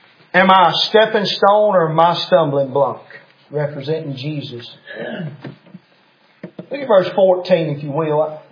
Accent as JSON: {"language": "English", "region": "Mississippi", "country": "United States", "tie": "born or raised there", "lives_now": "Sebastopol, United States", "said": "how I grew up down in Perry County and moved way off up there to Sebastopol, Mississippi."}